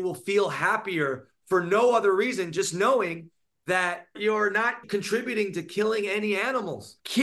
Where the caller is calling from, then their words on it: Montanito, California, United States; From Montanito, California, which is in the middle of Calabasas and Malibu.